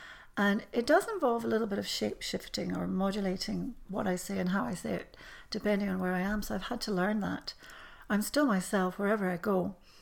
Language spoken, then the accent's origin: English; Scotland, United Kingdom; But it means a lot to me because my parents were Polish and I was brought up in Scotland.